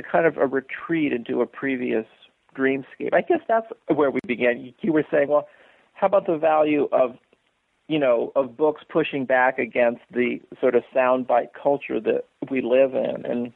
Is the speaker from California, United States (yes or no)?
yes; San Francisco, California, United States; growing up in San Francisco in the 1960s